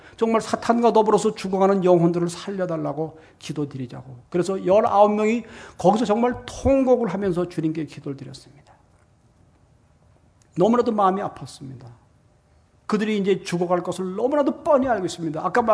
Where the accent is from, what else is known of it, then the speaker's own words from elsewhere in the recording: Seoul, South Korea; 제가 어린 시절에 저희 동네 앞에 저기 전 서울에서 태어났습니다.